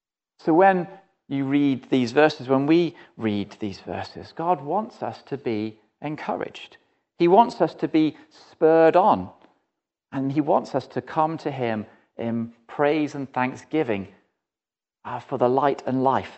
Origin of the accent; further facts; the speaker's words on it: England, United Kingdom; And I'm also English